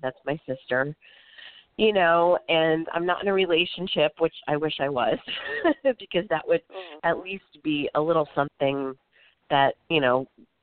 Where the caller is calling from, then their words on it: Florida, United States; I'm actually calling from Florida.